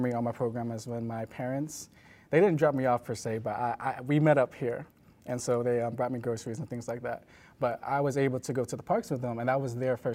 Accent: Pittsburgh, Pennsylvania, United States; So I'm from Pittsburgh, Pennsylvania. I did the college program about 2 years ago after completing my undergraduate degree at Morehouse College.

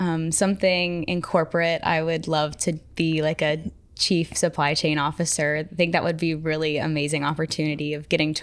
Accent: Nolensville, Tennessee, United States; I am from Nolensville, Tennessee.

